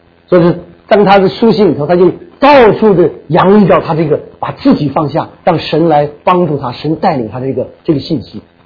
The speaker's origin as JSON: {"language": "Chinese", "country": "China", "moved": "yes", "lives_now": "United States", "said": "我们绝大多数是国内来的人"}